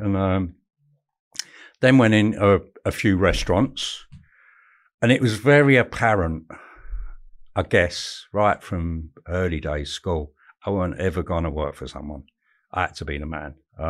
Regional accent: London, United Kingdom; also born or lived in Essex; Well, to be honest with you, my parents moved around a lot. Didn't have really a hard, what I would call a hard schooling. I had a good schooling. I had some hard schools. Grew up in East London.

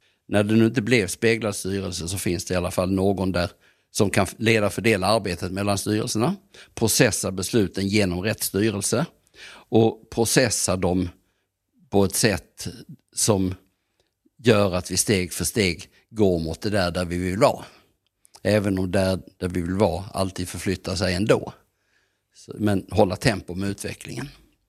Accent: Skåne, Sweden; now in Dalarna, Sweden; Just att vara skåning har inte varit några problem alls.

